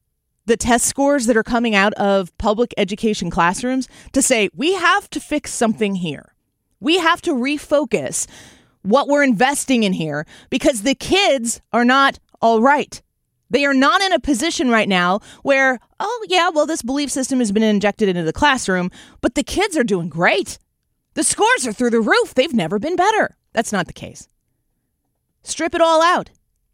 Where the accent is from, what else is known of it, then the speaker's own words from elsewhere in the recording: Illinois, United States; and of course, my home state of Illinois.